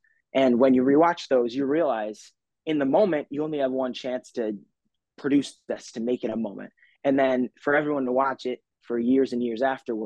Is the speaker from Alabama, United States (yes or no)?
no; Vestal, New York, United States; So I am from Vestal, New York. That's upstate New York, about an hour south of Syracuse.